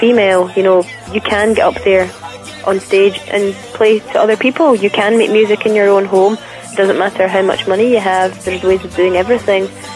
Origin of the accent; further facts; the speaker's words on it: Glasgow, Scotland, United Kingdom; For a start, we come from Glasgow, which is, you know, miles away from London